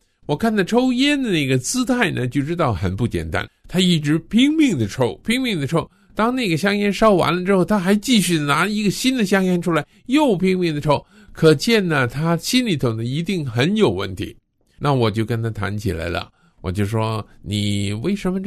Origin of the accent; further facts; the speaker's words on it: China; 我是中国人，我出生在日本人侵略我们中国的时间